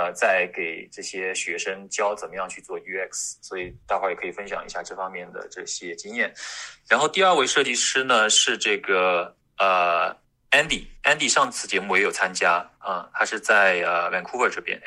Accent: Suzhou, Jiangsu, China; 然后我是苏州人，所以也正好是在中间

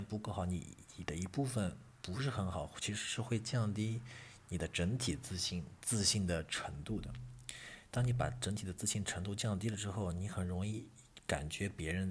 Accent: China; 我当时说我是从中国来的

